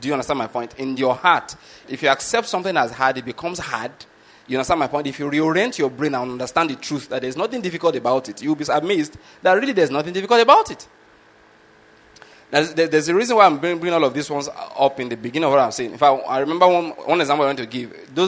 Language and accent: English; Nigeria; first language Yoruba; English is a second language; Then, you, of course, you did the Nigerian language, which I was in the West. You did Yoruba, which is my native language.